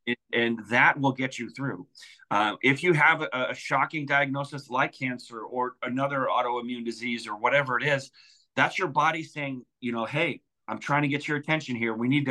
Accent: Omaha, Nebraska, United States; I mean, I come from Omaha, Nebraska, and I, a bunch of buddies had farms. My mom grew up on a farm

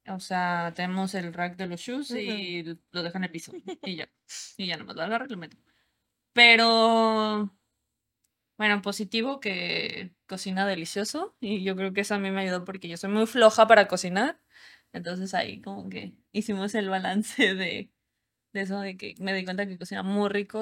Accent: Mexico; uno, por ejemplo, aquí como mexicano, pues va, viene, le chinga, trabaja duro, hace su dinero y se compra algo

